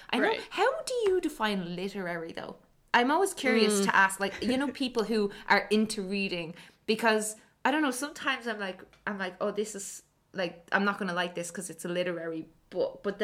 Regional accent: Ireland; especially being Irish and stuff

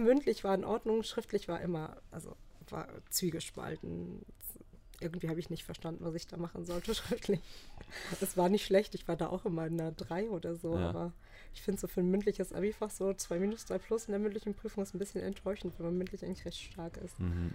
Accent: Wipperfürth, North Rhine-Westphalia, Germany; moved away as an adult; Ja, also geboren bin ich in Wipperfürth. Das ist so ein ganz kleines Städtchen mitten im Bergischen. Und da habe ich auch gelebt, bis ich 19 Jahre alt war. Und dann bin ich für mein Studium nach Siegen gezogen

